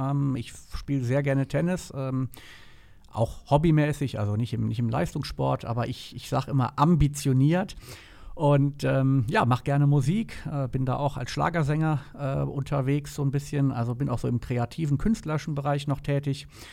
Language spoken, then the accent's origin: German; Rhineland-Palatinate, Germany; born there; Meine Familie kommt aus der Pfalz, das heißt, ich bin gebürtiger Pfälzer, lebe aber schon eigentlich mein ganzes Leben im Rheinland. Und die Leute, die mich kennen, sagen auch, dass ich vom Typ her ein Rheinländer bin, eine rheinländische Frohnatur. Ich sage immer mit pfälzischer Bodenständigkeit.